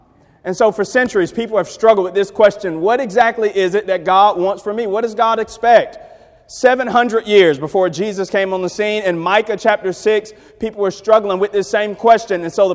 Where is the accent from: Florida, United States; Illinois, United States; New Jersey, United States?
Florida, United States; Hollywood; I'm originally from Broward County. I grew up in Hollywood, Florida, but never been to the church in this area